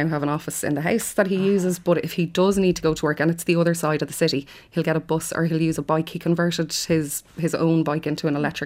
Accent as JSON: {"language": "English", "town": "Achill", "region": "Connacht", "country": "Ireland", "tie": "born or raised there", "lives_now": "Galway, Ireland", "said": "I live quite close to the city centre, yeah. But I grew up down in Achill. I spent a fair bit of my childhood down there."}